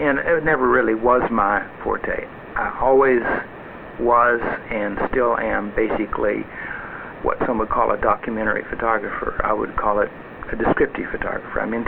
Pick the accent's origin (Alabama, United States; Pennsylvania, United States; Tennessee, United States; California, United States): Tennessee, United States; I grew up with it in Tennessee.